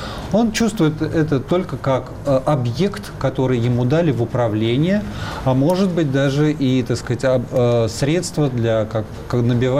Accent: Moscow, Russia; я тоже являюсь коренным москвичом. В общем, много поколений моих предков живут в Москве, в центре Москвы. То есть мы жили раньше на Большой Дмитровке, потом в силу разных причин, когда потребовалось, так сказать, нас переселили, нам удалось переселиться здесь по соседству

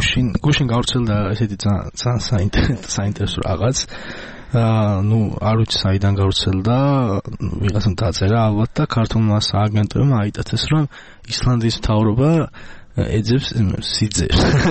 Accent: Tbilisi, Georgia; თბილისელი ვარ.

